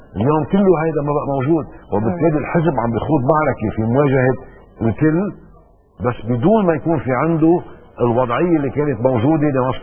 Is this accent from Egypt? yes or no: no; Lebanon; ونحن كاعوام كمواطنين كلبنانيين مش مقدرين الوضع اللي نحن موجودين فيه